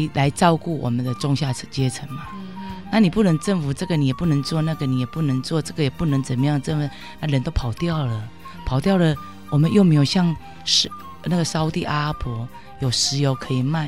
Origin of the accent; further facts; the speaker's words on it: Changhua County, Taiwan; 难道我们彰化人，难道我们台湾人不能过得更好吗？